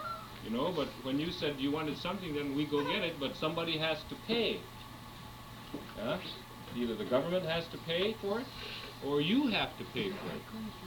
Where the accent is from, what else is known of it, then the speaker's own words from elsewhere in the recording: Ilepalurakku, United States; because I grew up in Ilepalurakku and I knew when I had to do my job